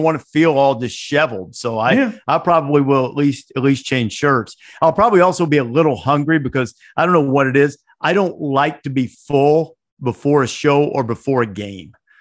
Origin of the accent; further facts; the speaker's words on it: Alabama, United States; I grew up in Northwest Alabama where you get sweet tea intravenously, you know, like at birth.